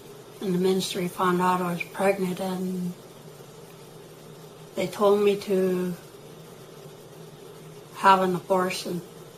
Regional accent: British Columbia, Canada; I'm from Kakatla, BC. I am Simshin Nation.

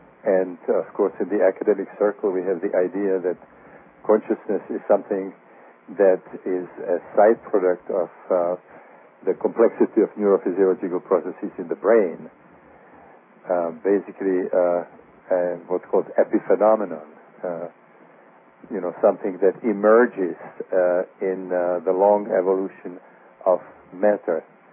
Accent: Prague, Czechia; English is a second language; moved away as an adult; now in United States; Well, I was born and educated in Prague.

